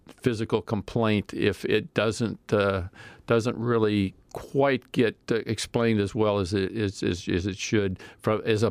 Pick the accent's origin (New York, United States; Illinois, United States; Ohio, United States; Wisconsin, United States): Ohio, United States; Newark; born there; Well, I was born in Newark, Ohio.